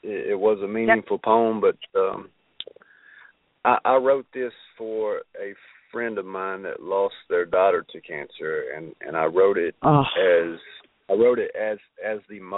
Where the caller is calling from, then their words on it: Arkansas, United States; calling from Arkansas.